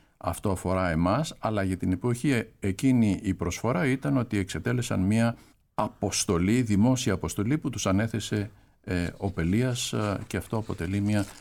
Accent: Greece; moved away; also born or lived in Netherlands; Κοιτάξτε, έφυγα από την Ελλάδα το 1988 για 2 χρόνια, αυτή ήταν η προοπτική, είμαι ακόμη στο εξωτερικό.

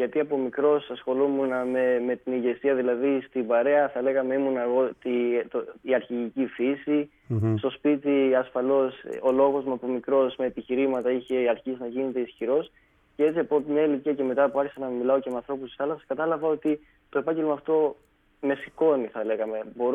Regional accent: Rethymno, Crete, Greece; Είμαι από το Ρέθυμνο, από το νότιο Ρέθυμνο, την όμορφη περιοχή του Πλακιά. Ρέβελη, αν έχετε ακούσει, το Φιλικόδασο, το περίφημο, από εκεί πέρα.

